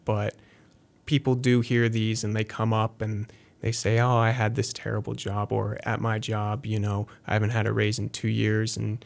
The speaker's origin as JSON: {"language": "English", "town": "Johnstown", "region": "Pennsylvania", "country": "United States", "said": "I'm from Johnstown, and I certainly noticed from a young age that Johnstown is built on a hill, and I lived kind of near the bottom of that hill."}